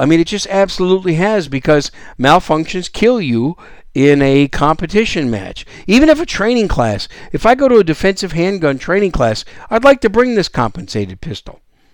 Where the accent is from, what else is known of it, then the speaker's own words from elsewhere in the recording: Wisconsin, United States; And, you know, my home state of Wisconsin has become more free.